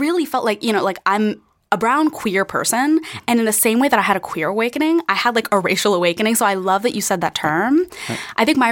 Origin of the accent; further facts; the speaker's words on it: New Delhi, Delhi, India; now in United States; But the truth is, I'm actually from India. I was born in India.